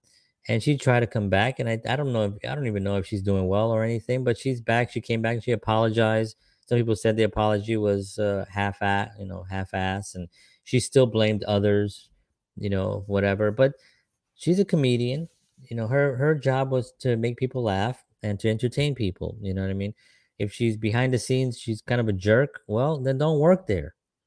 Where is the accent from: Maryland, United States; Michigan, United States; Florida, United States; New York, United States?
New York, United States; Bronx; I grew up in the Bronx, primarily Puerto Ricans and blacks, right?